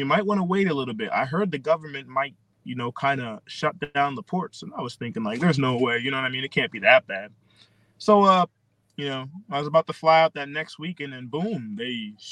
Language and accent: English; Philadelphia, Pennsylvania, United States; And I'm like, oh, no, I'm from Pennsylvania. Philadelphia.